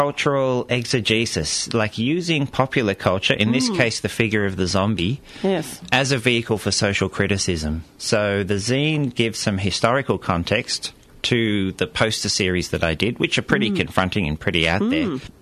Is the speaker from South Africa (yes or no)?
no; Australia; also born or lived in Liverpool, United Kingdom; And my mum's British, and dad and mum met in England. And I was born in Liverpool in the UK, but grew up in Australia my whole life. So we migrated here when I was a little baby.